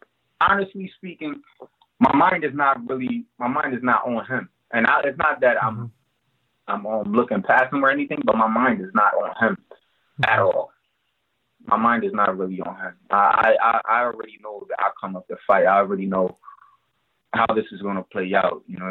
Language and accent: English; Monrovia, Montserrado, Liberia; I'm originally from Monrovia, Liberia. That's in West Africa, near Ghana, Nigeria, near Sierra Leone.